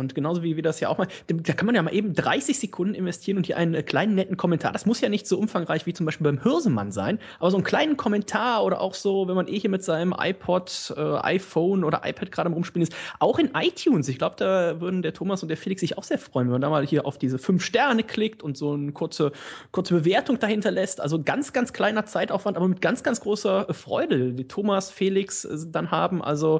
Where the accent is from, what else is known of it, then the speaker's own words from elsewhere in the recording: Leverkusen, North Rhine-Westphalia, Germany; komme aus dem schönen Leverkusen